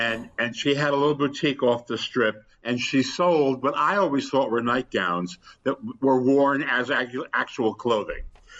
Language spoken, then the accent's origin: English; New York, United States; born there; I was born in New York, but it was a New Jersey birth certificate, which was part of the under the table adoption